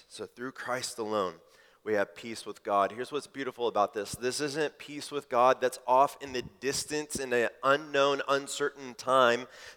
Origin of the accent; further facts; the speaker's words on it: Midwest, United States; I mean, we're from the Midwest, for crying out loud, right?